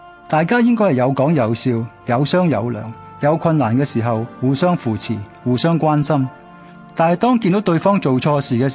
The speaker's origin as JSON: {"language": "Chinese", "country": "Hong Kong", "tie": "born or raised there", "said": "对于我们这些土生土长的香港人来讲，我们的成长经历和我们父母的一代很不同。我们成长的殖民地管治时代"}